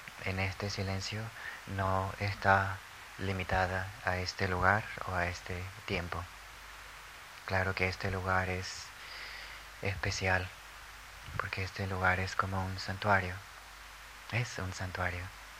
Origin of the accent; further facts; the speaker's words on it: Guadalajara, Jalisco, Mexico; moved away; Cuando vivía aún en mi ciudad natal, en Guadalajara